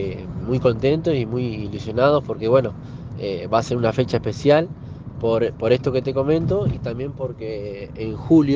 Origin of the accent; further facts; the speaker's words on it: Cañuelas, Buenos Aires Province, Argentina; yo que voy a presentar la primera vez este espectáculo en Cañuelas para mi pueblo, es bastante grande